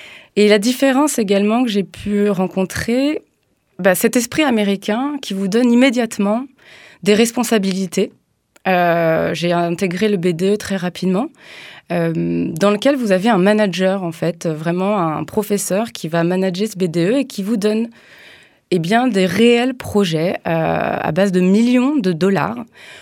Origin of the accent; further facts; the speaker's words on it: Île-de-France, France; J'ai 34 ans aujourd'hui, je suis d'origine d'Île-de-France.